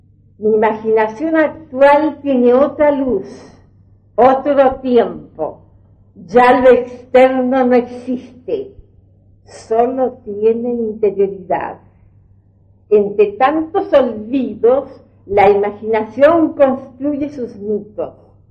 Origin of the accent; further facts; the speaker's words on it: Punta Arenas, Magallanes, Chile; born there; Nací en Punta Arenas, en el primer cuarto de este siglo, hija de padres yugoslavos, precisamente croatas.